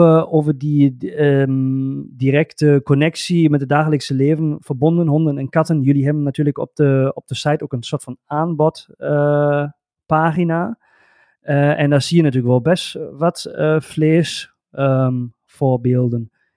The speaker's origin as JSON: {"language": "Dutch", "country": "Germany", "second_language": "Dutch", "said": "Ja, ik ben een Duitse"}